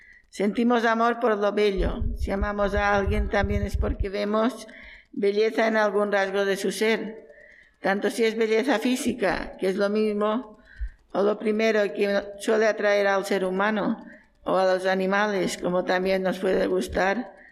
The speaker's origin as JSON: {"language": "Spanish", "region": "Balearic Islands", "country": "Spain", "said": "Yo soy mallorquina de pura cepa."}